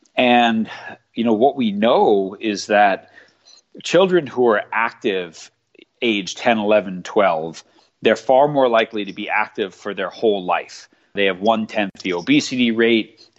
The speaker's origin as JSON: {"language": "English", "region": "New York", "country": "United States", "tie": "born or raised there", "said": "I've been involved in sport my whole life as a sort of multi-sport person growing up in New York"}